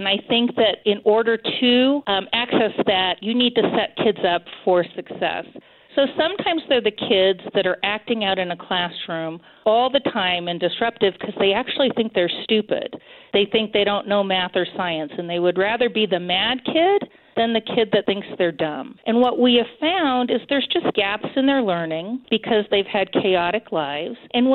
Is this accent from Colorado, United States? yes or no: yes; Denver, Colorado, United States; I grew up in Southeast Denver about 20 minutes away, and my parents were very philanthropic.